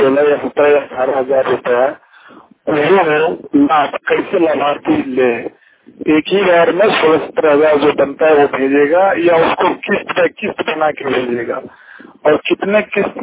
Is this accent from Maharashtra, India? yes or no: no; Bihar, India; मैं बिहार से हूँ, फुल जिला से।